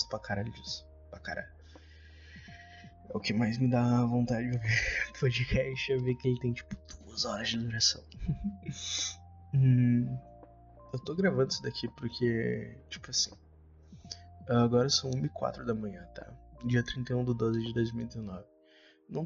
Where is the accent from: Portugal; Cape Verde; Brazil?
Brazil; South Region; Pra quem não sabe, eu sou do Sul.